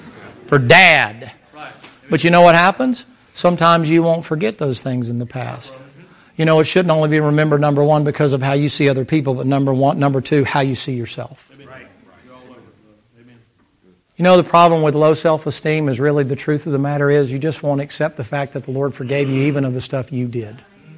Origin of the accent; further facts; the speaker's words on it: the South, United States; I'm from the South. That's how they talk.